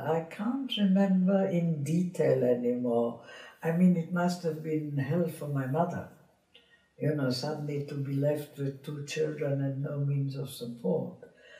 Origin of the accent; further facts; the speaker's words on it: Ostrava, Moravian-Silesian Region, Czechia; my mother, my sister and I, all separately went back into Czechoslovakia to Ostrava, to my hometown.